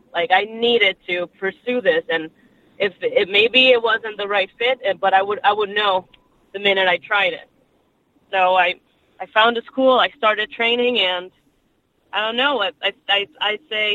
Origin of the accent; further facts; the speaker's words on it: Puerto Rico; Yes, I lived there 17 years, so majority of my life. I'm only 21. So, Puerto Rico is my hometown and where my heart is.